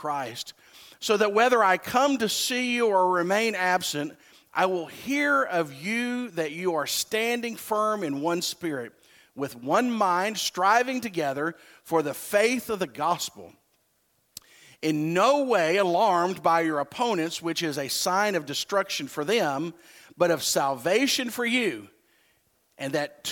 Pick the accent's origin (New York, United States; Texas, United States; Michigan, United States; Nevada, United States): Texas, United States; Now, wait a minute. I'm a Texan. Oh, yes, I am. I'm an American. Oh, yes, I am.